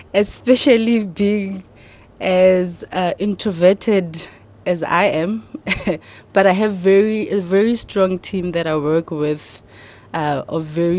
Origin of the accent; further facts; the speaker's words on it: Pretoria, Gauteng, South Africa; I was born and bred in Pretoria, initially in Hammanskraal, then moved to Mabopane.